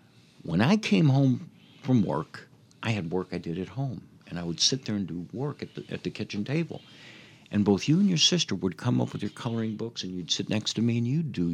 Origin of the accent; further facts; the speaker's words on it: Chicago, Illinois, United States; but I grew up in Chicago.